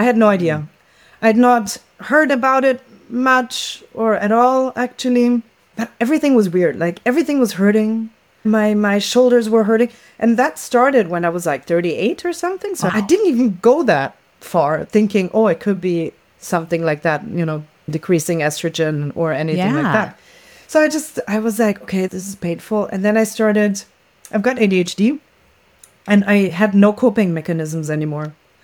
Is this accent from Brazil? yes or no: yes; São Paulo, Brazil; also born or lived in Hong Kong / Berlin; I come from Sao Paulo, right? We've got over 20 million people. And then lived in Hong Kong and in Berlin and always big cities. So I'm a city girl.